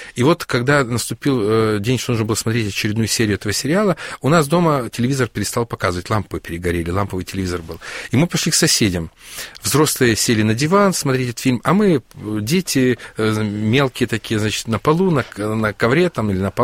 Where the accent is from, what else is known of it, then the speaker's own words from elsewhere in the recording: Ukraine; born there; Я не родился в церковленной семье, но я родился в религиозной семье, потому что я родился на Украине.